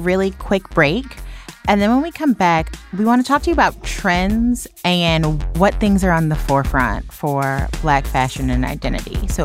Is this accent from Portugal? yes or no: no; the South, United States; Like I'm from the South